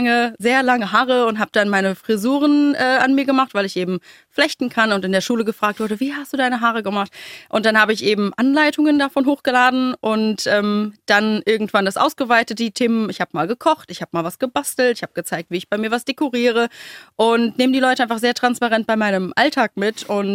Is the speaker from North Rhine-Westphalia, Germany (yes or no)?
no; Hesse, Germany; ich bin im Odenwald groß geworden. Also meine Oma, meine Mama, ganz viel odenwälderisch plattgeschwätzt.